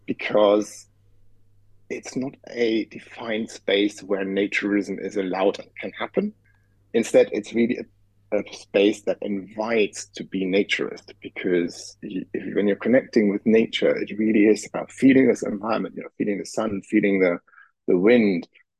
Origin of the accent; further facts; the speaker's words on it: Germany; accent: German; English is a second language; I was brought up, as you probably hear from my accent, I was brought up in Germany.